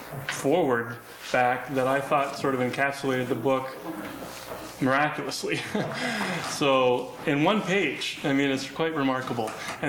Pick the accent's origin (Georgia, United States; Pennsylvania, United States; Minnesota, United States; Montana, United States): Minnesota, United States; even though we grew up in Minnesota, I did not grow up Lutheran, but I feel akin because I grew up there.